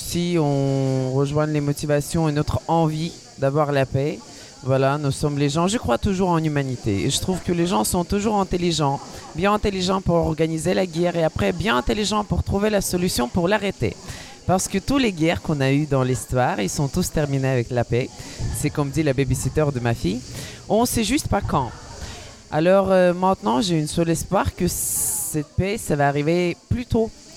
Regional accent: Kyiv, Ukraine; French is a second language; Je suis ukrainienne de Kiev qui est née en 83.

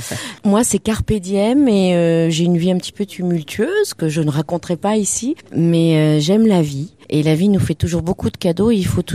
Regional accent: Poitiers, Nouvelle-Aquitaine, France; je suis née à Poitiers, je suis une vraie pictavienne, parce que les habitants de Poitiers s'appellent les pictaviens et les pictaviennes.

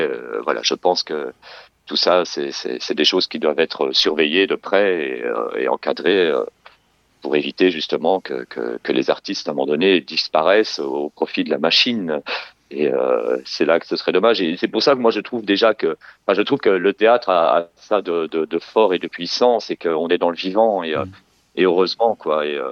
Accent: Belgium; la ville où j'ai grandi en Belgique

